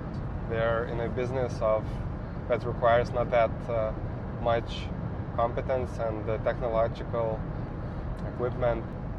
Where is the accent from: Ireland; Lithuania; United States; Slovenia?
Lithuania; English is a second language; Lithuania for all my life. I would describe myself as a starting businessman.